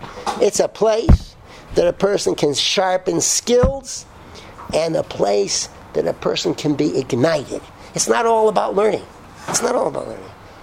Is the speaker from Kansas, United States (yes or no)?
no; Atlanta, Georgia, United States; I'm from Atlanta, where we have, you know, Atlanta's Coke, the real thing